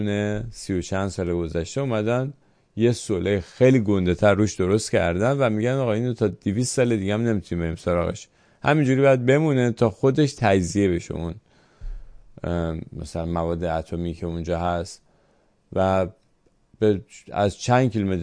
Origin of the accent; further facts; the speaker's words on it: Iran; من به عنوان یه ایرانی هیچ وقت دوست ندارم که روی کشورم بمب ریخته بشه